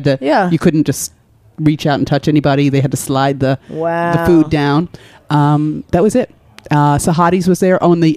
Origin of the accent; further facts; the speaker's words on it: New York, United States; I lived in the city when I was a kid in the Lower East Side.